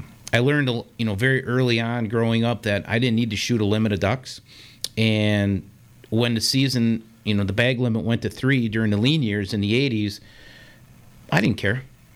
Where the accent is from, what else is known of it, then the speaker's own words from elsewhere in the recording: Waukesha, Wisconsin, United States; So it was growing up in Waukesha, hunting the lakes around here.